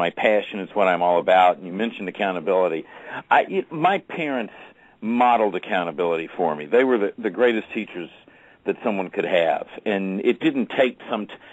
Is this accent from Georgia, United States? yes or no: yes; Atlanta, Georgia, United States; Well, I grew up in Atlanta, Georgia, and I'm the son of almost two immigrants.